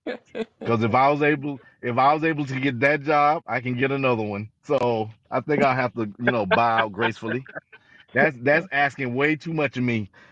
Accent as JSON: {"language": "English", "region": "California", "country": "United States", "said": "I came from Cali."}